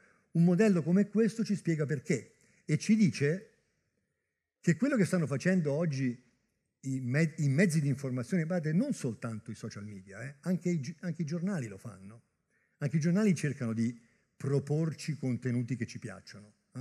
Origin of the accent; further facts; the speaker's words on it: Tuscany, Italy; sono della Garfagnana originariamente